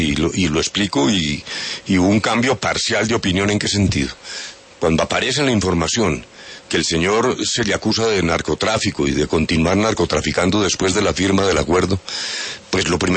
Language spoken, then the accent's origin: Spanish; Colombia; para nosotros como colombianos